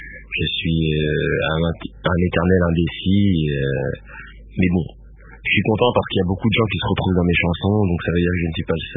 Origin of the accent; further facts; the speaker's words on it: DR Congo; En plus, je suis originaire du Congo